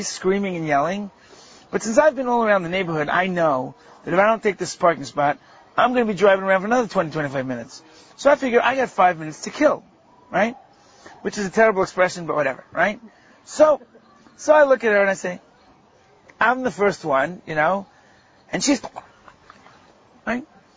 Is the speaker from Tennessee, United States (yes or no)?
no; New York, United States; I had been warned about this, and I grew up in New York, so I knew this.